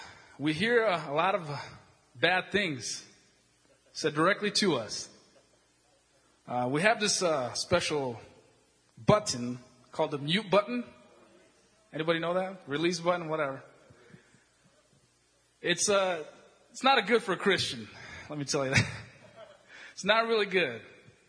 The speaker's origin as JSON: {"language": "English", "town": "Sioux Falls", "region": "South Dakota", "country": "United States", "said": "sir, we live in America. We're from Sioux Falls, South Dakota."}